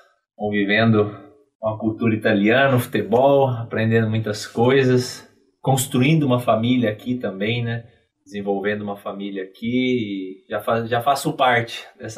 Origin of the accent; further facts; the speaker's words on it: Bragança Paulista, São Paulo, Brazil; born there; Então, nasci em Bragança Paulista